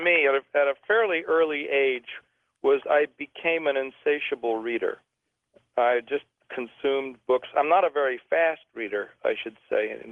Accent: New York, United States; And we lived on the on Manhattan. I was born on Manhattan. I was a native

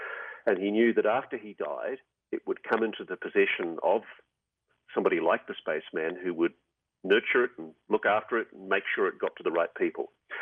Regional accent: Australia; I pulled rank as an Australian journalist.

